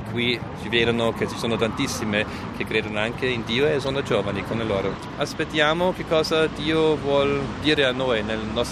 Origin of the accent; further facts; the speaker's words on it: Austria; Italian is a second language; sono di Austria.